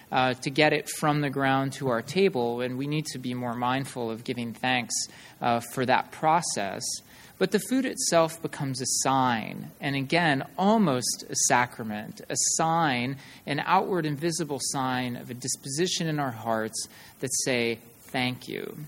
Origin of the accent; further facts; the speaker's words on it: Pinetop-Lakeside, Arizona, United States; I grew up in Pine Top Lakeside, which is right next to a Native American reservation.